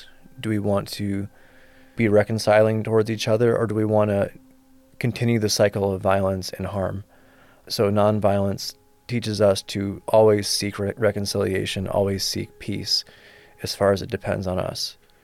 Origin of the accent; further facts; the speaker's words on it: Toledo, Ohio, United States; I grew up in Toledo. I went to Toledo Public Schools. I went to Start High School and graduated in 2011.